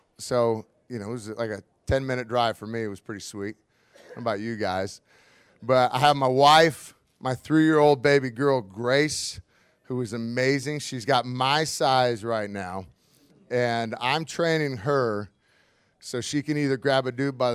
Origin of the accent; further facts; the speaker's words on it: Washington, United States; So we grew up in Washington State in the great Northwest, and I ended up going to college at University of Montana, go Grizz.